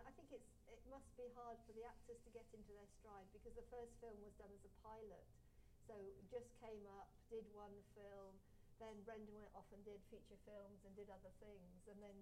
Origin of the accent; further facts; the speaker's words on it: South West England, United Kingdom; I come from North Devon, and that's a bit the case.